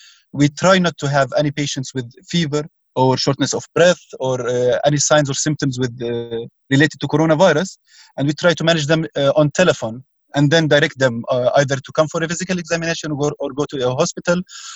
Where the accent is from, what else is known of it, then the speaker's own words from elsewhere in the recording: Mukhmas, West Bank, Palestine; My hometown, it's called Mukhmas. It's in counted as in East Jerusalem.